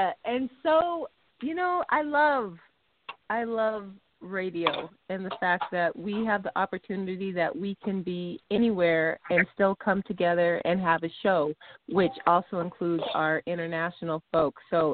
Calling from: Las Vegas, Nevada, United States; Apologize for the delay, but I'm calling in from Vegas, folks. Las Vegas.

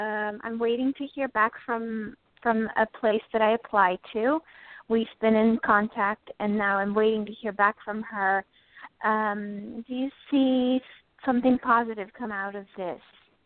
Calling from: New York, United States; Hi. I'm calling from New York.

